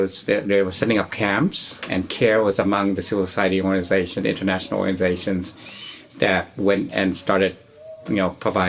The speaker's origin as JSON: {"language": "English", "region": "Kansas", "country": "United States", "tie": "born there", "said": "And then they moved to Kansas. Mm-hmm. And that's where I was born in Kansas."}